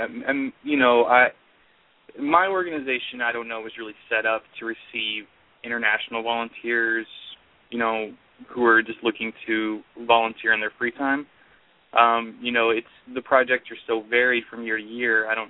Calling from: Kentucky, United States; Yes, I'm calling from Kentucky.

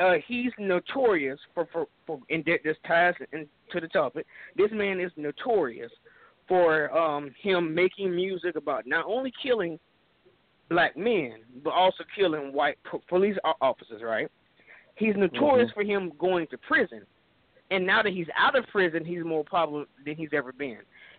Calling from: Jacksonville, Florida, United States; Jacksonville, Florida.

